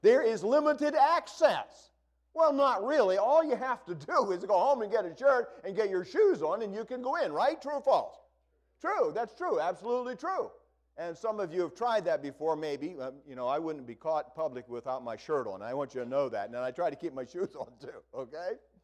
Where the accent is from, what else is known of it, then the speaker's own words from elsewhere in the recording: Akron, Ohio, United States; you can tell I'm from Akron